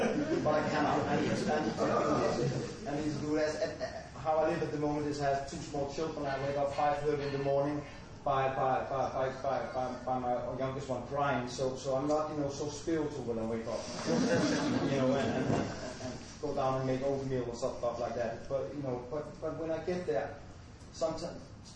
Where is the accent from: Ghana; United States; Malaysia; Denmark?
Denmark; Copenhagen, Capital Region; I'm an alcoholic from Copenhagen.